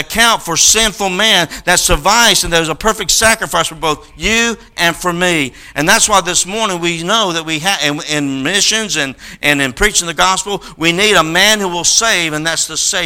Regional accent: White Settlement, Texas, United States; You see, when I grew up in White Settlement, Texas, we were chicken farmers.

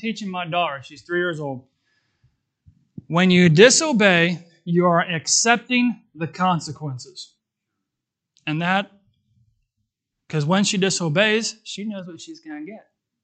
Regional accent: Terre Haute, Indiana, United States; don't call me because I'm from Terre Haute and your pizza's going to be very cold by the time I get there.

